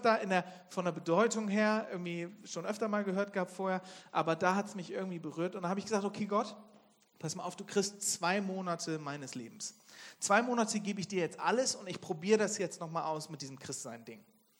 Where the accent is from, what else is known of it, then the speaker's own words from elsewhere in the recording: Bremen, Germany; Ich bin eigentlich aufgewachsen in Bremen. Das liegt im Norden. Ich bin in so einer christlichen Familie groß geworden.